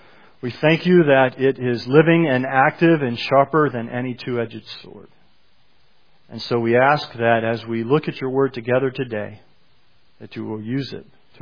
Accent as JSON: {"language": "English", "town": "Fayetteville", "region": "North Carolina", "country": "United States", "tie": "born or raised there", "said": "since I actually grew up in Fayetteville, and in God's providence, I've been brought back to my hometown for a tour at Fort Bragg."}